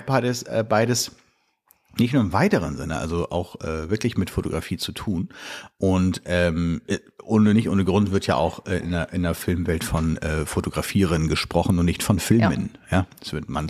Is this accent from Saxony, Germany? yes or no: no; Hamburg, Germany; Ich komme aus dem Norden Deutschland. Ich bin Hamburger, wenn du so möchtest. Dann habe ich noch eine Portion Kalifornien in mir.